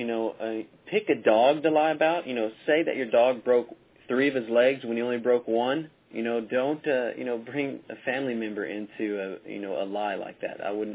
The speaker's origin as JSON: {"language": "English", "region": "Texas", "country": "United States", "said": "You know, I'm a southerner. I'm from Texas."}